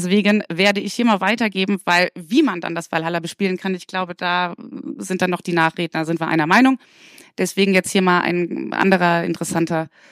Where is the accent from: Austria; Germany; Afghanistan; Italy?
Germany; Wiesbaden, Hesse; Ich bin in Wiesbaden aufgewachsen.